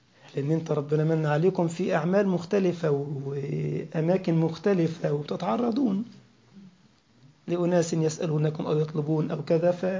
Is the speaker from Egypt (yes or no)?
yes; Egypt; وهو يسكن في مدينة اسمها مدينة 6 أكتوبر عندنا في مصر